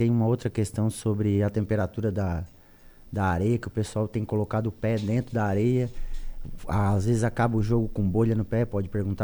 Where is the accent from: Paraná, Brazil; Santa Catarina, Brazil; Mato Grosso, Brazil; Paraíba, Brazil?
Santa Catarina, Brazil; Urussanga; Eu sou natural de Uruçanga, mas eu vim para Uruçanga quando eu tinha 9 anos. Eu morava em Cocal.